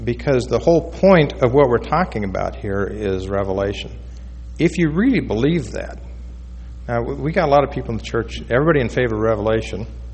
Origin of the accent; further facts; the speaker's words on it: Los Angeles, California, United States; I grew up in the church. I was born in 1948. But I grew up in Los Angeles, so I never met President McKay.